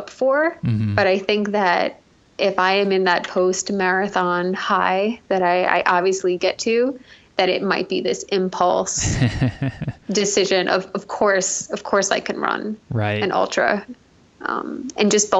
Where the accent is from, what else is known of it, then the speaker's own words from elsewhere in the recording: New York City, New York, United States; New York City is where I grew up. So it is kind of like my hometown marathon.